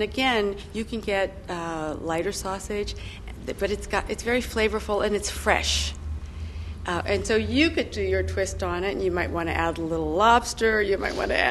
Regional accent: Pennsylvania, United States; I'm not from the South, and I always tell people, though, I'm from southwestern Pennsylvania.

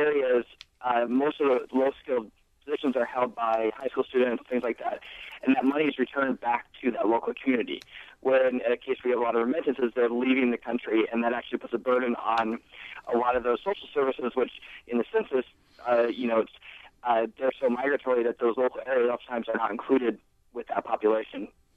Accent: Montana, United States; I'm from Montana originally.

